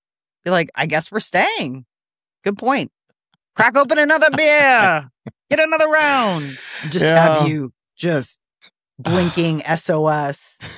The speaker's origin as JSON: {"language": "English", "region": "Midwest", "country": "United States", "said": "I mean, we're from the Midwest and people do it."}